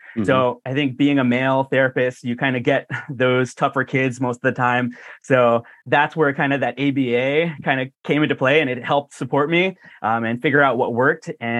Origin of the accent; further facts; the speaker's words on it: New Jersey, United States; So I'm East Coast based. I grew up in Jersey.